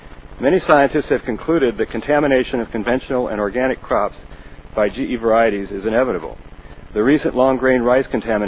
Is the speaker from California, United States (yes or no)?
yes; Atascadero, California, United States; I'm from Atascadero.